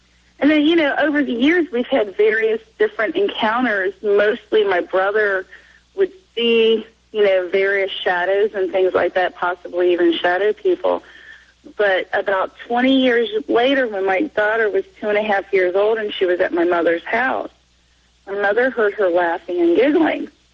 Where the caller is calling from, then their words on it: Cincinnati, Ohio, United States; Cincinnati, Ohio.